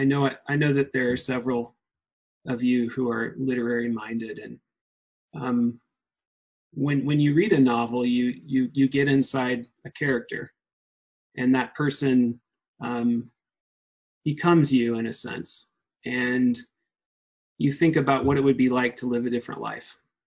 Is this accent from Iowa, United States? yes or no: yes; Keokuk, Iowa, United States; I want to talk a little bit about my background. I grew up in Keokuk, Iowa.